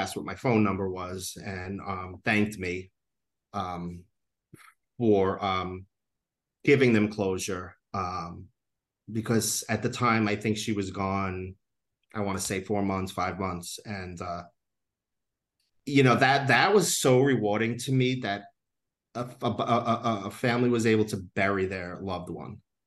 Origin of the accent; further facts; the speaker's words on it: New York, United States; from New York. That's all I am.